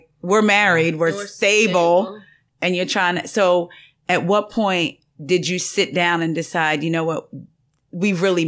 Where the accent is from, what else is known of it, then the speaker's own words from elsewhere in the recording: New Jersey, United States; I'm from Jersey, so.